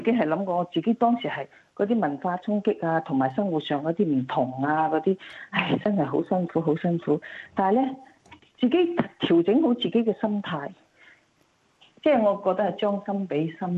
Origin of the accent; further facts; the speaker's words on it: China; 但我哋中國人啊